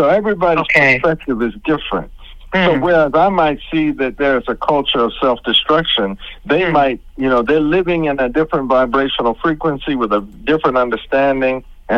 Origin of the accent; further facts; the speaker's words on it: Washington, District of Columbia, United States; I grew up in Southeast Washington, D.C. when they crack cocaine and they dropped them AK-47s.